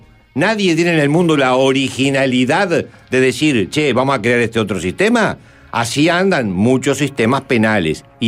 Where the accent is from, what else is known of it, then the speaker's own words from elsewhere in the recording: Uruguay; Ahora, como somos, los uruguayos somos copiones, copiamos todo.